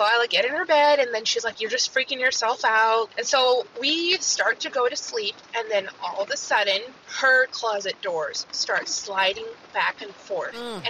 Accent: Seattle, Washington, United States; I'm from Seattle, Washington.

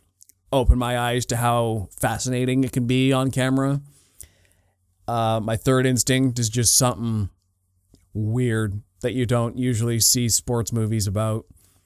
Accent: Canada; hockey just because I'm Canadian

